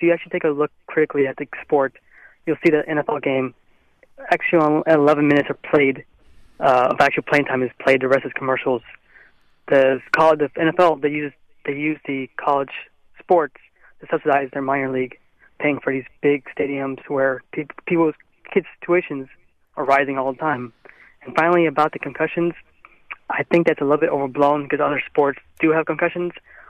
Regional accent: Texas, United States; I grew up in the Metroplex during Cowboys' heyday, Dynasty heyday.

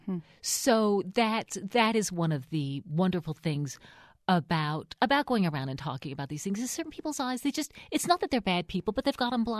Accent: West Virginia, United States; accent: West Virginia; when I'm talking about living back in West Virginia, I slip back into my West Virginia accent.

